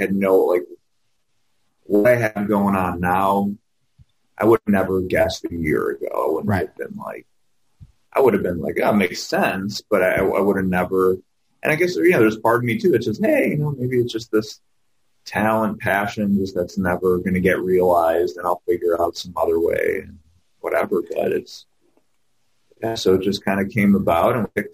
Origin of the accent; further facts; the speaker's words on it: Chicago, Illinois, United States; moved away as an adult; now in Minneapolis, United States; My background, I'm from Chicago originally, moved up to Minneapolis about over 10 years ago now to finish up school.